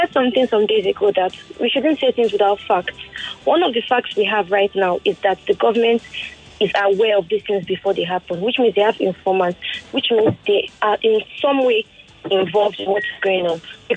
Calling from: Lagos, Nigeria; I'm calling from Lagos.

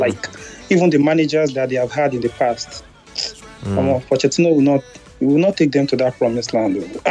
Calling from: Washington, District of Columbia, United States; Yeah, I'm calling from DC anyway.

